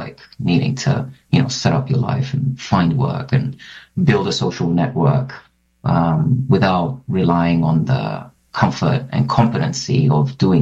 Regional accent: Cyprus; And it's interesting growing up in Cyprus because in schools you're taught proper Greek. But speaking to folks, like even outside during recess, like you switch to Cypriot dialect.

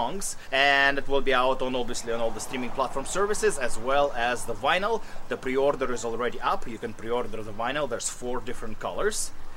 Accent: Russia; album is called …, but I'm from Russia, so I decided to kind of do a spin-off on that.

